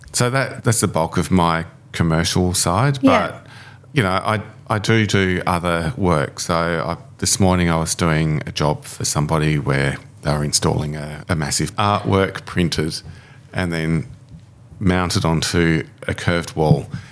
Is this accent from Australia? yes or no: yes; Australia; Sorry, everybody. I'm an Australian. I don't like AFL.